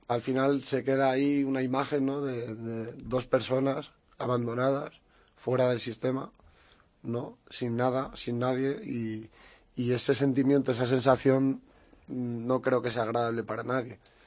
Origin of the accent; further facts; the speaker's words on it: Ksar el Kebir, Tanger-Tetouan-Al Hoceima, Morocco; now in Spain; Yo soy de Alcázar el Kebir, de un pueblo del norte de Marruecos.